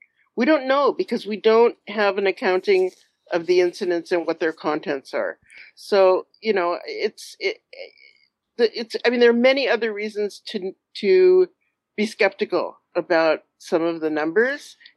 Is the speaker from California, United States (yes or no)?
yes; Los Angeles, California, United States; Yeah, I grew up in California, in Los Angeles.